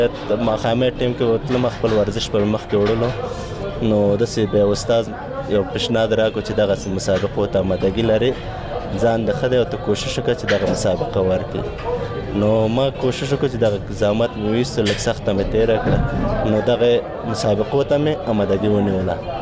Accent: Paktia, Afghanistan; زه د پکتیا اوسیدونکی یم.

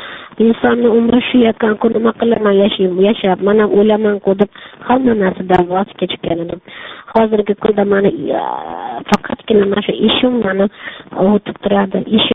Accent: Tashkent, Uzbekistan; born there; Men Toshkent shahrida tug'ilganman.

